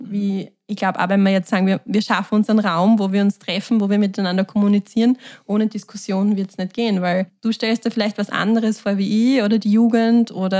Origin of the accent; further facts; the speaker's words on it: Fürstenfeld, Styria, Austria; ich komme aus Fürstenfeld und sicher meine, also ist eine Großstadt im Vergleich zu Heinersdorf.